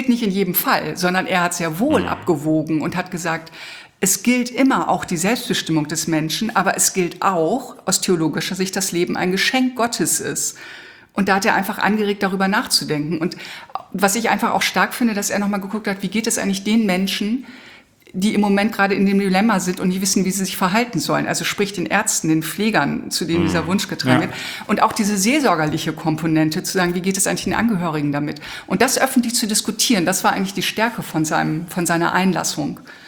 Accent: Leer, Lower Saxony, Germany; Ich komme aus Leer.

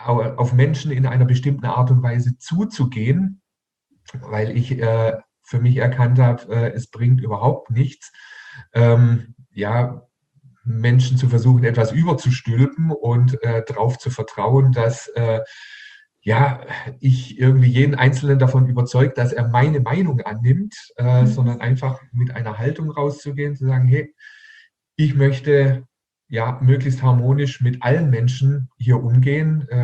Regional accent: Heilbronn, Baden-Württemberg, Germany; Hier in meiner Heimatstadt in Heilbronn waren amerikanische Atomraketen stationiert, direkt vor unserer Haustüre.

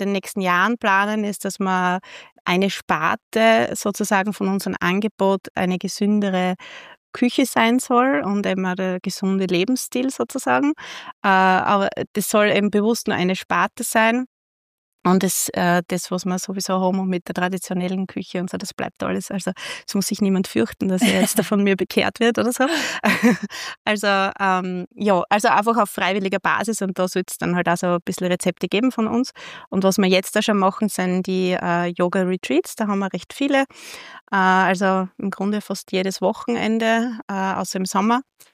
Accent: Stubenberg, Styria, Austria; obwohl es nur eine halbe Stunde entfernt ist von Stubenberg, also von meinem Heimatort

